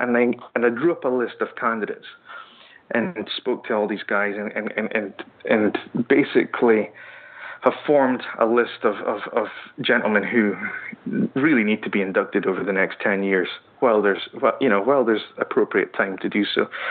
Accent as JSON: {"language": "English", "region": "Scotland", "country": "United Kingdom", "said": "because I am Scottish"}